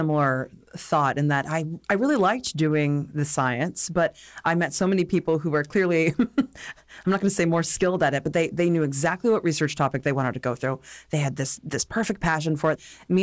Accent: United States; I do feel very privileged for growing up in the United States

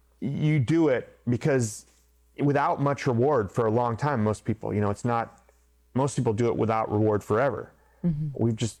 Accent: Berkeley, California, United States; I grew up in Berkeley. It's a very, like, they call it a gourmet ghetto.

